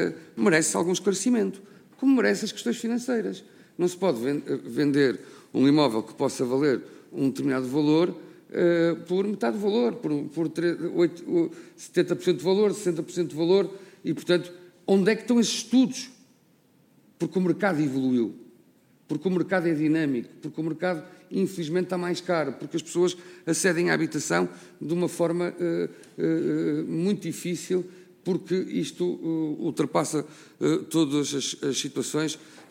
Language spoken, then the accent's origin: Portuguese; Viana do Castelo, Portugal; Eu sou de Viana do Castelo